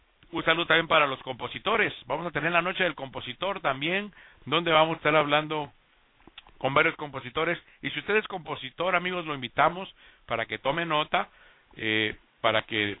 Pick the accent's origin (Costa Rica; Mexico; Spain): Costa Rica; born there; aunque yo nací en Costa Rica, tengo mucho por conocer en mi país.